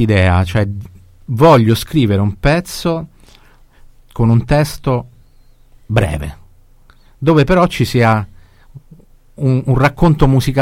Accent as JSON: {"language": "Italian", "town": "Casal Palocco", "region": "Lazio", "country": "Italy", "said": "io sono di Casal Palocco, quindi le coincidenze"}